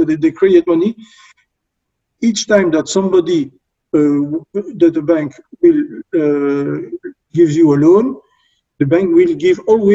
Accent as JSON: {"language": "English", "country": "Belgium", "said": "I'm from Belgium. I'm 60 years old."}